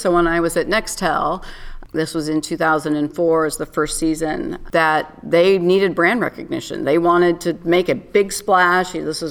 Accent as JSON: {"language": "English", "region": "California", "country": "United States", "tie": "born or raised there", "said": "I grew up in Northern California. At that time, not a huge hotbed of NASCAR."}